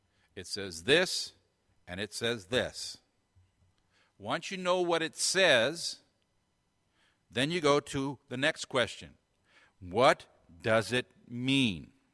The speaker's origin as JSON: {"language": "English", "country": "United States", "said": "I'm an American, so I tend to see things from that perspective."}